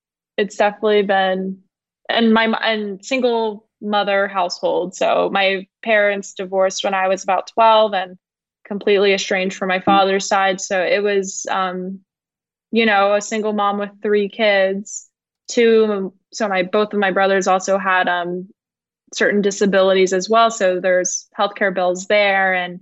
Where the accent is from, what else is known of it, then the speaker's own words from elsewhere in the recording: Atlanta, Georgia, United States; my dad was from Puerto Rico. And I have two brothers, one older, one younger. I'm the only girl. So born and raised in Atlanta, Georgia. So I'm a first generation American for my family.